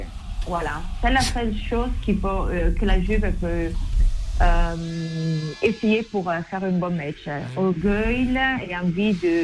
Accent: Italy; French is a second language; Alors, moi, je suis italienne

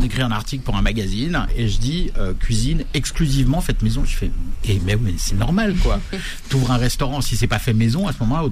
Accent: Corsica, France; C'est pareil chez moi en Corse.

